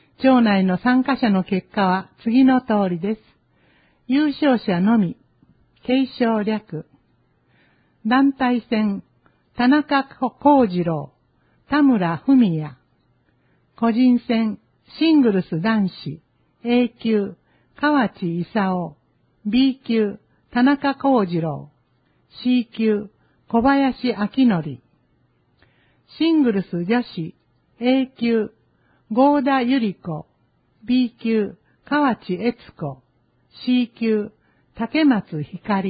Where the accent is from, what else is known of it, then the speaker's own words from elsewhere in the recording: Gujarat, India; Japanese is a second language; now in Japan; 私の故郷、グジャラート州は湿度が低いので、日本の蒸し暑さとは違い